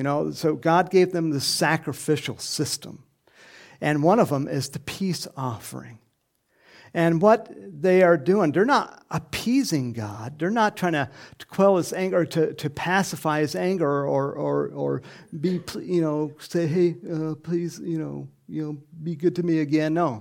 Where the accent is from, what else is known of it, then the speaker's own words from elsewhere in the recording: California, United States; when I grew up in California, sometimes we'd have an earthquake